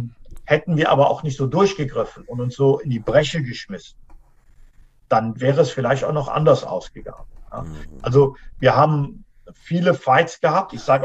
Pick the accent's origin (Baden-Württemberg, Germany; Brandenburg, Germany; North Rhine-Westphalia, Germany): North Rhine-Westphalia, Germany; wir sind alle Rheinländer.